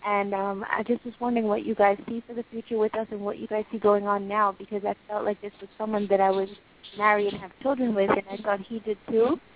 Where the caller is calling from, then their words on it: Long Island, New York, United States; I'm calling from New York, from Long Island, New York.